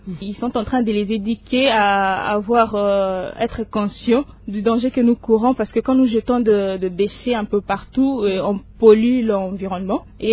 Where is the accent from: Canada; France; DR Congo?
DR Congo; On dit Botoné parce que nous sommes Congolais.